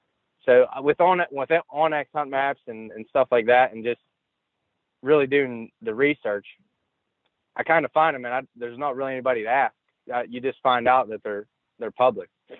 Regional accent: Waynesburg, Pennsylvania, United States; I'm from Waynesburg, Pennsylvania.

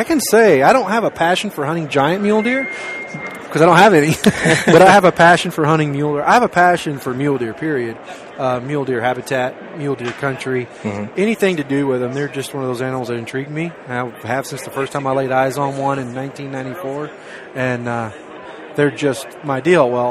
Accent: Longview, Texas, United States; I was born in Longview, Texas, 1970. My mom and dad were in high school together, and I think they were very young, man.

